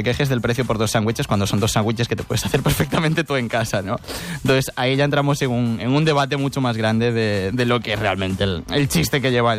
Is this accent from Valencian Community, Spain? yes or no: no; Galicia, Spain; nunca pude venir porque no vivía aquí. Yo soy gallego